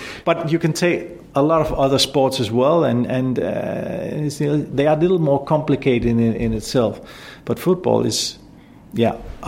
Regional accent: Denmark; Because I come from Northern Europe. We sometimes, especially Denmark, we ask why when people say something.

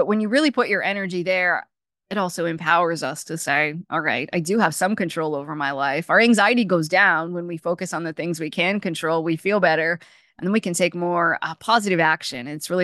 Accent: Maine, United States; I don't do that because I'm from Maine and it's

